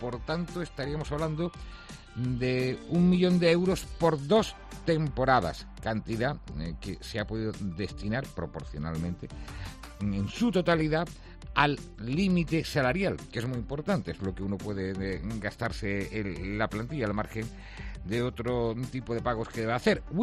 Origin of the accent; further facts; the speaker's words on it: Granada, Andalusia, Spain; Con felicidad, como granadinos